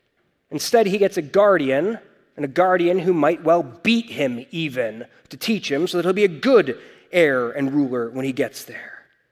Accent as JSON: {"language": "English", "country": "United States", "said": "I'm American. We don't do kings, right?"}